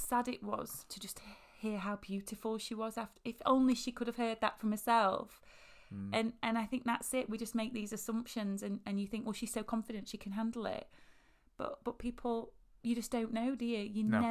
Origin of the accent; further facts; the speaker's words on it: Yorkshire and the Humber, United Kingdom; accent: Yorkshire; And you can tell I've been very vulnerable just then, because my accent went super, super Yorkshire.